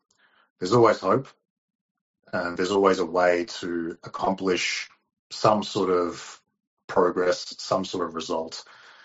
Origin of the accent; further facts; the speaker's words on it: Australia; when we grew up in Australia, we were taught by the schools, by our parents